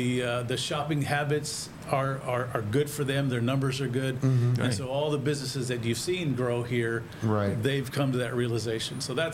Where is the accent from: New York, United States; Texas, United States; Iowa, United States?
Texas, United States; Us growing up here, saying that we're from the Mid-Valley, when I was a kid, that didn't really mean a lot other than you were just located in the middle.